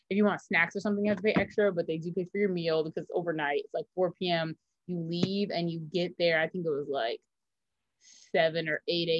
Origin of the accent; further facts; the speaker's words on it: New York, United States; moved away as an adult; now in Miami, United States; I'm from New York, but after grad school, I moved to Miami.